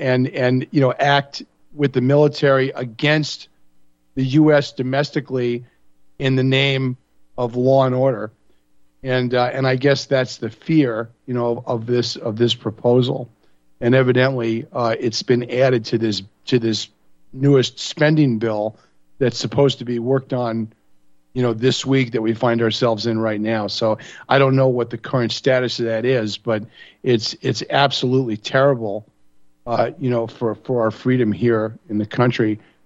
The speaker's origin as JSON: {"language": "English", "region": "New York", "country": "United States", "tie": "born or raised there", "said": "I grew up in North Central Long Island, and, you know, I graduated in 1978."}